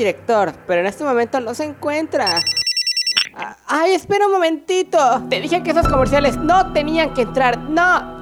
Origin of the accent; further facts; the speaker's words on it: Boca del Río, Veracruz, Mexico; Soy de Veracruz, de Boca del Río. Aquí la mayoría de nosotros somos de Veracruz